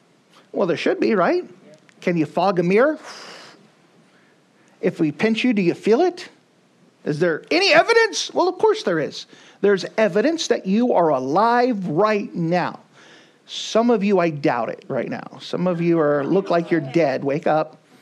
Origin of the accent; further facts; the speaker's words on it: Altus, Oklahoma, United States; born there; I was born on February the 9th, 1978, in Altus, Oklahoma, in the middle of the worst blizzard recorded in Texas and Oklahoma history.